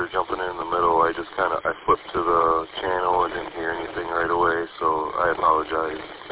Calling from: Saginaw Township, Michigan, United States; I'm coming from Saginaw Township.

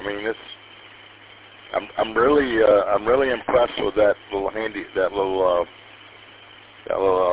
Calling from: Lewiston, Michigan, United States; we're located in Lewiston

